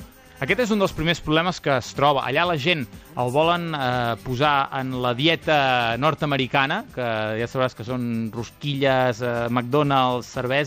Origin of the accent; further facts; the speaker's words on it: Sant Joan de les Abadesses, Catalonia, Spain; que és la ràdio del meu poble, on jo em vaig formar